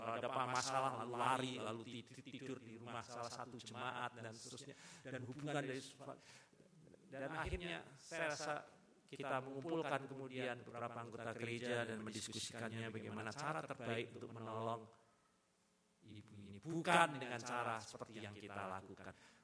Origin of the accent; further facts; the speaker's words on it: Kudus, Central Java, Indonesia; saya terkejutkan di daerah saya ini daerah Kudus, daerah lalu dekat Pati